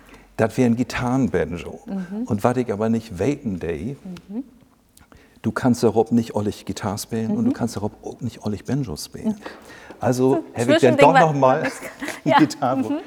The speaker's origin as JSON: {"language": "German", "town": "Stelle", "region": "Lower Saxony", "country": "Germany", "tie": "born there", "lives_now": "Winsen, Germany", "said": "Ich bin in Stell geboren, also in Landkreis Horbach. Bin auch nicht so weit gekommen in mein Leben."}